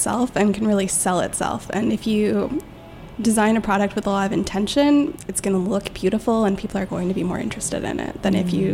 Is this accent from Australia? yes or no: no; Canada; now in United States; I'm from Canada.